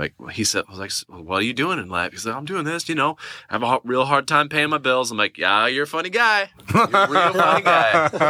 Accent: Redding, California, United States; I said, I'm from Redding. And I meant, because I'm from Redding, California.

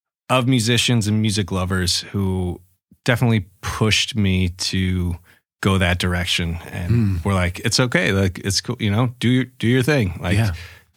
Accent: Bend, Oregon, United States; I am from Oregon. Yeah, from Bend, Oregon.

